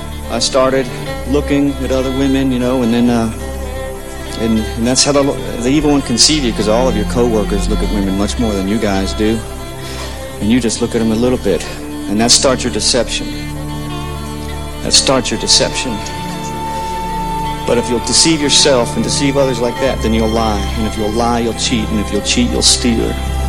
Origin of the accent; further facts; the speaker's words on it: Wiggins, Mississippi, United States; I'm from Wiggins, Mississippi.